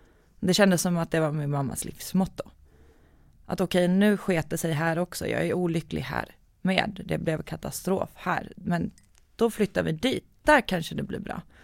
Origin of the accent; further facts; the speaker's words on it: Estonia; jag och mamma flyttade 27 gånger bara i Estland. Så 28:e flytten blev då till Sverige.